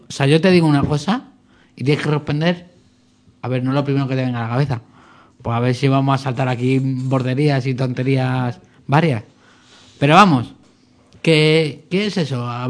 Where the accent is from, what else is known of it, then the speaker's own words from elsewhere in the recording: Madrid, Community of Madrid, Spain; pues somos de Madrid, ¿no?